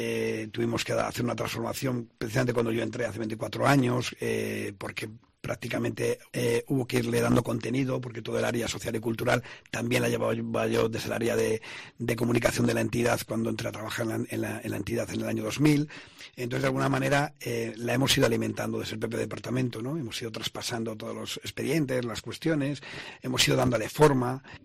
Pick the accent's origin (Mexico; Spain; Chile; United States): Spain; León, Castile and León; nosotros, los propios empleados de la Caja Rural en León, pues somos gente de León, al fin y al cabo, que convive aquí socialmente